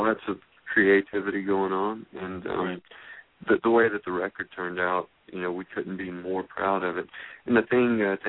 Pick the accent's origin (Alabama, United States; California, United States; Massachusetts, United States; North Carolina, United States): Alabama, United States; Birmingham; I'm from Birmingham, Alabama, by the way, so I flew from Birmingham to L.A.